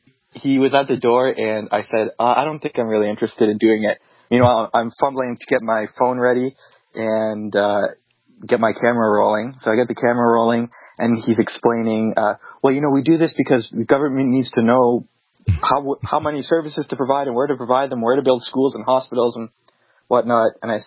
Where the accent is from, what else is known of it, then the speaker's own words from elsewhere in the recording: Canada; born there; I've only ever dealt with them in English, and I was born in Canada.